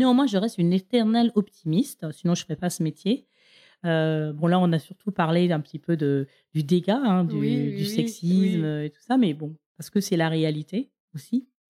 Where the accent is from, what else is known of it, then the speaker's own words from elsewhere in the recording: France; Aucun élu chez nous en France